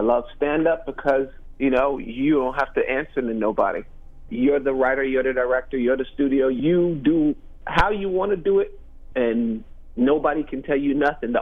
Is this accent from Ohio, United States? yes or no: no; New York, United States; Okay, well, I grew up in New York. In the 70s, we had some really cool children's programming back then